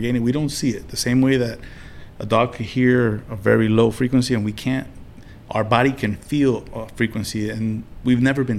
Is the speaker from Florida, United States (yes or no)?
yes; Miami Beach, Florida, United States; I grew up in Miami Beach, Florida, in a little efficiency, while my mother worked 12 to 14 hours a day.